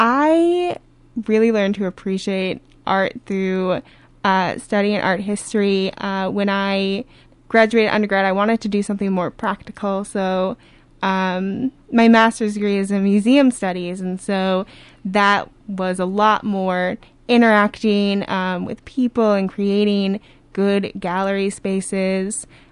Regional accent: Minnesota, United States; also born or lived in New Hampshire; So I grew up in Minnesota in the cities. I went to college for history and art history. I then moved out to New Hampshire for grad school and was out there for a while

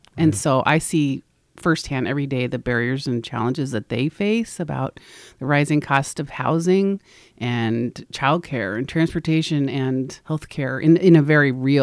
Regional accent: Lincoln, Nebraska, United States; I grew up in Nebraska, in Lincoln.

